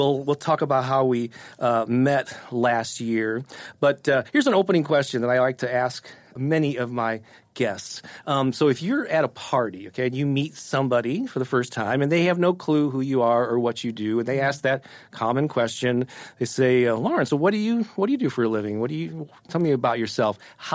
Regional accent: St. Louis, Missouri, United States; a lot of listeners to this podcast will not live in St. Louis

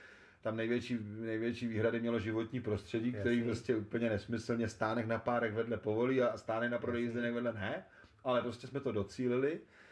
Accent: Blížejov, Plzeň Region, Czechia; Z Blížejova. Já jsem pyšnej na to, že jsem z Blížejova.

